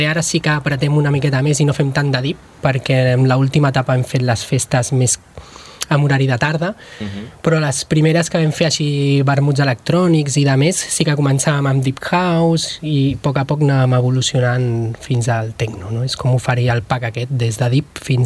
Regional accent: La Roca del Vallès, Catalonia, Spain; la majoria les hem fet a La Roca, que és el nostre poble, som de La Roca del Vallès

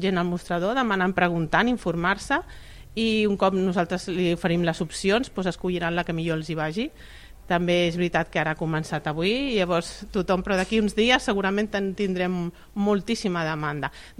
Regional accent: Sabadell, Catalonia, Spain; jo estic treballant a Barcelona, però sóc de Sabadell

